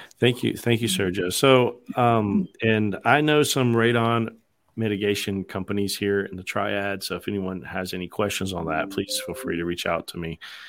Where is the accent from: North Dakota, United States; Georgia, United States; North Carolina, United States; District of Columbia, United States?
North Carolina, United States; I'm from Randolph County. It's 18.9 PCI.